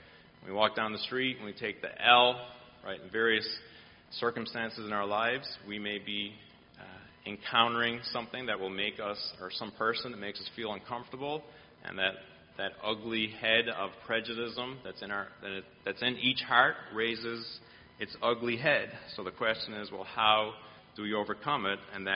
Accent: Ireland; well, I'm from Ireland, and I'm just going to tell, kind of maybe illustrate the story through kind of Irish eyes, right?

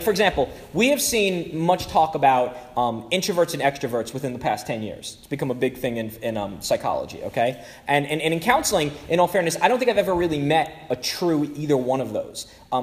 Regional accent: Brooklyn, New York, United States; I've never seen a real redwood. I'm from Brooklyn. There aren't many redwoods in Brooklyn.

